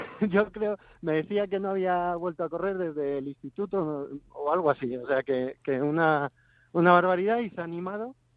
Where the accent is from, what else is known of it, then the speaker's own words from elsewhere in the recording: Madrid, Community of Madrid, Spain; No soy de Vallecas, soy de Carabanchel.